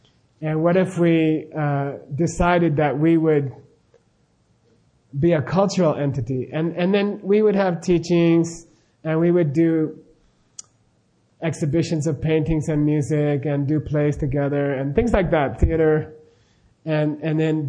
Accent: Arizona, United States; then it struck me that I grew up in Arizona, and I grew up, where I grew up, there was a Mexican-American neighborhood next to me

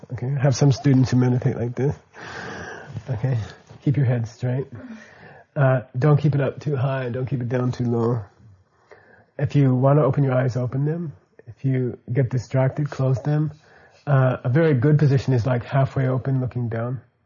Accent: Phoenix, Arizona, United States; I connected it to my hometown in Phoenix, Arizona, and you know, and that way you can't get lost.

